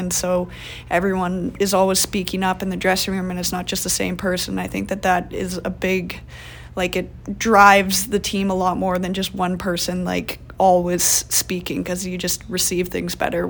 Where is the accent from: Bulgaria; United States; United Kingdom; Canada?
Canada; St. Albert, Alberta; growing up in St. Albert, my dad would build an outdoor rink in our backyard